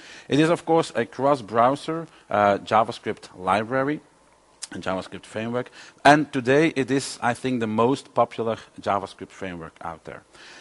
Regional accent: Belgium; English is a second language; I'm from Belgium, where I am a Microsoft Regional Director and an MVP in Silverlight.

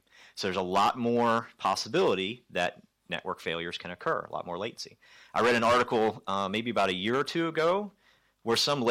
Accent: United States; you can tell from my funny accent that I am nowhere from around here. I'm actually flown over from the States.

